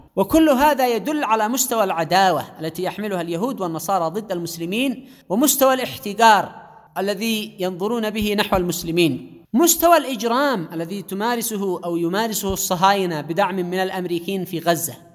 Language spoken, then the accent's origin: Arabic; Yemen; تعاملهم معنا كيمنيين، تعاملهم معنا كفلسطينيين